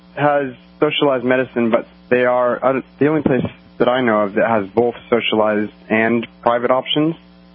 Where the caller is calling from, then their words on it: Australia; I was going to say I was calling from the People's Republic of Australia